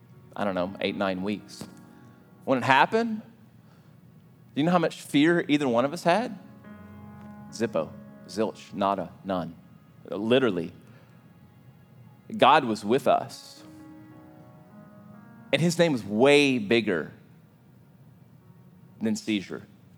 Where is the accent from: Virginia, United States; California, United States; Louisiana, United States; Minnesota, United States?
Louisiana, United States; I grew up next door to Mr. Placide. I grew up in Cajun land, and Mr. Placide worked all the time as an old Cajun.